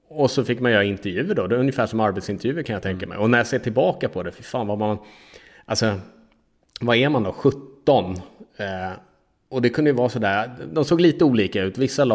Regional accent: Sweden; De frågade mig vilken min favoritöl var, vilken, vad vi hade för öl hemma i Sverige och sådär.

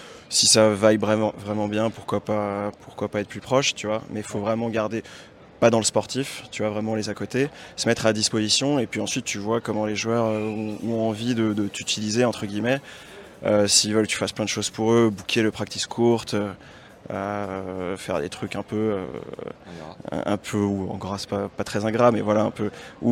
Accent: Lyon, Auvergne-Rhône-Alpes, France; je suis originaire de Lyon. J'ai 28 ans

